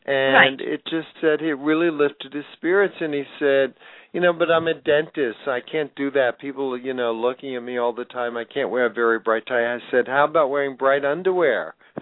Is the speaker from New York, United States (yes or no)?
yes; New York City, New York, United States; I love Broadway shows. I grew up on them growing up in New York City